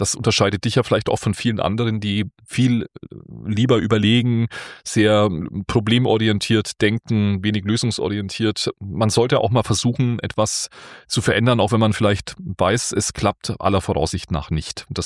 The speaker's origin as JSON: {"language": "German", "region": "Bavaria", "country": "Germany", "tie": "born or raised there", "lives_now": "Berlin, Germany", "said": "Also ich lebe in Berlin und was ich schon hier wirklich vermisse, als gebürtiger Bayer, der auf dem Land aufgewachsen ist, ist der Sternenhimmel."}